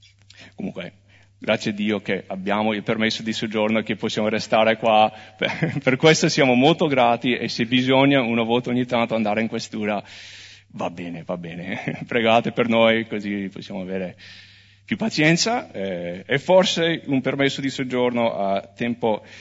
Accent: United States; now in Italy; io non sono italiano, sono americano, sono qua in Italia con un permesso di soggiorno, non ho ancora la cittadinanza.

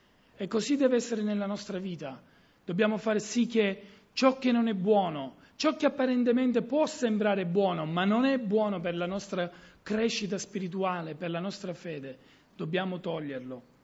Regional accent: Syracuse, Sicily, Italy; ne vengo dalla città di Siracusa dove c'è molto la pesca.

